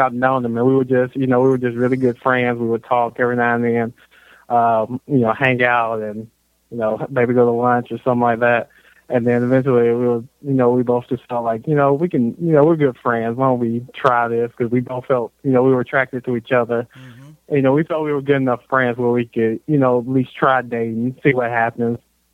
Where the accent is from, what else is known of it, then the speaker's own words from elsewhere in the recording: Atlanta, Georgia, United States; now in Marietta, United States; I am in actually northwest Atlanta. The city is actually Marietta. But I'm actually I was born and raised in Atlanta.